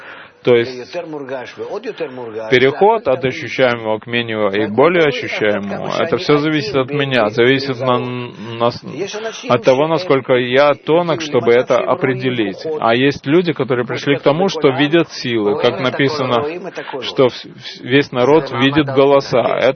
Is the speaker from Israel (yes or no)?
yes; Israel; Я рос в Мошаве, и поселение